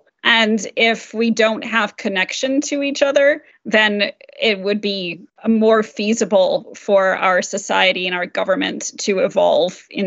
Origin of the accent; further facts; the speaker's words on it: United States; Well, as an American, I read it more as an attack on his masculinity